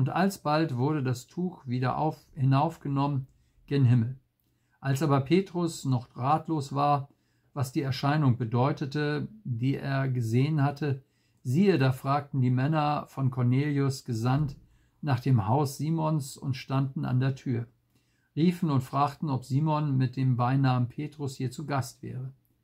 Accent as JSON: {"language": "German", "region": "Northern Germany", "country": "Germany", "said": "das hört sich für uns als Norddeutsche ja ein bisschen merkwürdig"}